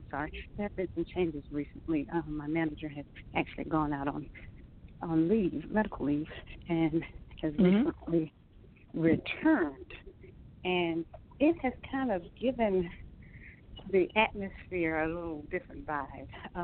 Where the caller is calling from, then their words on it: Atlanta, Georgia, United States; I'm actually in Atlanta, Georgia.